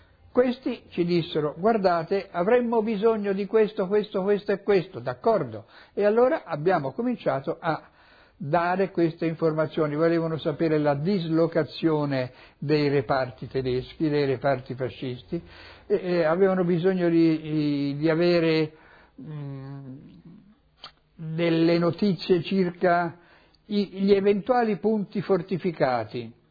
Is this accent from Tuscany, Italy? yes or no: yes; Florence, Tuscany, Italy; born there; Sono nato a Firenze il 5/1/21 e quindi di conseguenza ho 81 anni, non 82, 81 anni.